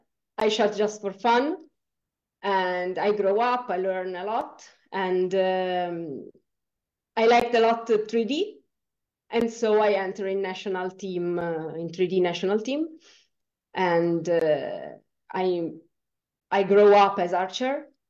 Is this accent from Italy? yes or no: yes; Italy; I'm from Italy, and I'm a bear bow.